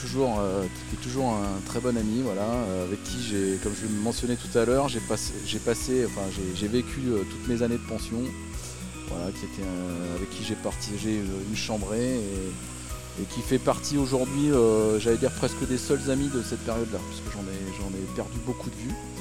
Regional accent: Senegal; born there; je suis né au Sénégal parce que mes grands-parents maternels ont vécu quasiment toute leur vie là-bas, ou toute leur carrière là-bas.

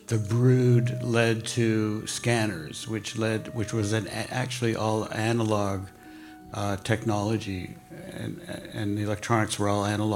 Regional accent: Toronto, Ontario, Canada; I grew up in Canada, in Toronto.

